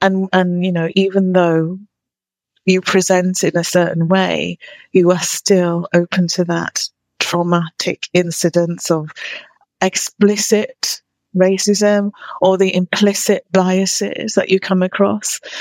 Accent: Leeds, Yorkshire and the Humber, United Kingdom; I come from Leeds. I'm a Yorkshire lass, and inner city Leeds as well.

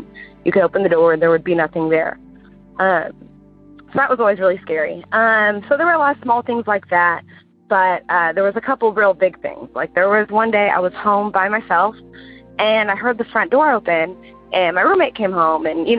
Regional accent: Houston, Texas, United States; I'm from Houston, Texas.

